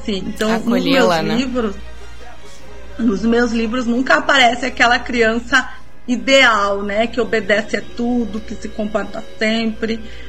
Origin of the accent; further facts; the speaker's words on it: Porto Alegre, Rio Grande do Sul, Brazil; now in Passo Fundo, Brazil; eu sou porto-alegrense, mas moro aqui há quase duas décadas em Passo Fundo.